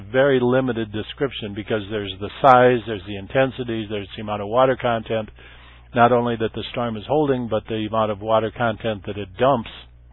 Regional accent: Minnesota, United States; And, of course, I grew up in Minnesota and shoveled my share of snow for $5 for the little old lady down the street

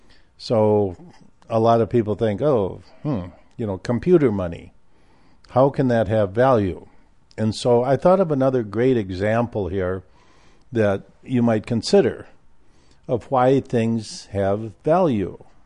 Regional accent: Midwest, United States; I survived growing up in the Midwest.

